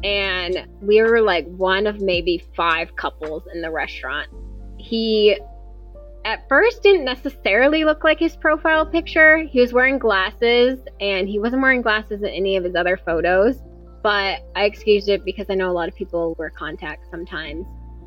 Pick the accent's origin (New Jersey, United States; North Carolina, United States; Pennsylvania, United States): New Jersey, United States; He was very sweet, very kind of Casanova, had that Southern charm, and I grew up in Jersey